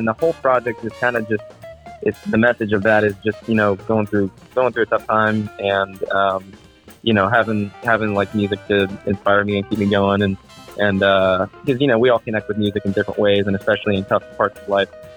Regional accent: Nashville, Tennessee, United States; I'm from Nashville. I'm here currently

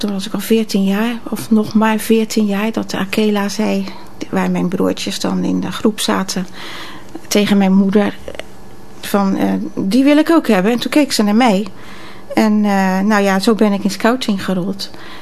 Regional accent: Rotterdam, South Holland, Netherlands; Ik ben een echte Rotterdamse.

